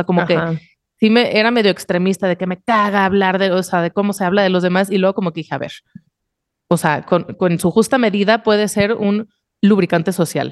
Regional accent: Guadalajara, Jalisco, Mexico; now in Mexico City, Mexico; Cuando llegué a Ciudad de México, después de haber vivido toda mi vida en Guadalajara

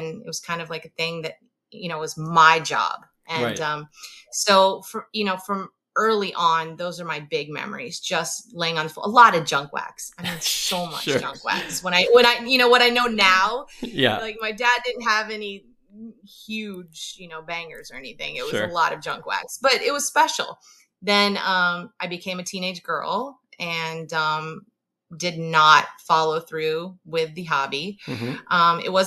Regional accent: Wisconsin, United States; So from a very young age, I grew up in Wisconsin.

